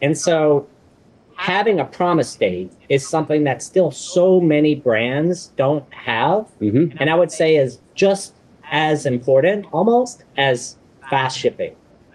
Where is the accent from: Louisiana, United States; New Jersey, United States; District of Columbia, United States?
Louisiana, United States; New Orleans; It's not a bad guess. I grew up in New Orleans